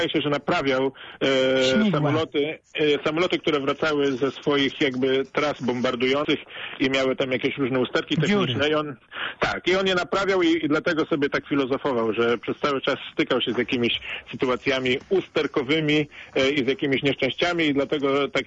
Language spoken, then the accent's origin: Polish; Poznań, Greater Poland Voivodeship, Poland; jestem z Poznania